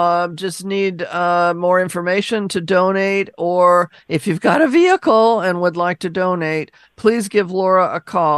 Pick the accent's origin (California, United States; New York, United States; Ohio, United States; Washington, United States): Washington, United States; Seattle; So I grew up in Seattle, Robin, so I'm real familiar with that area.